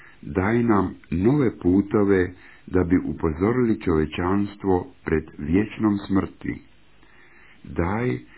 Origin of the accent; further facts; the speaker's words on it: Switzerland; now in United States; ja sam sada Amerikanac, ali ja često žudim za mojim krasnim švicarskim Alpama. Mnogo, mnogo puta. Mnogo puta žudim da mogu ponovno hoditi po tom prekrasnom svijetu Alpi, gdje sam kao dijete često puta provodio školski raspust ili vikend.